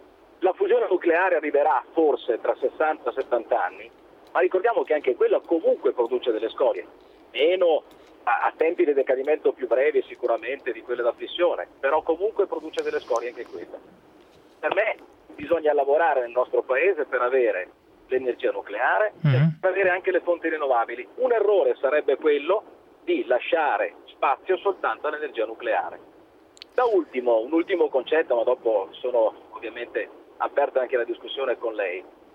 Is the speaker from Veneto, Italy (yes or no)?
yes; Veneto, Italy; io sono veneto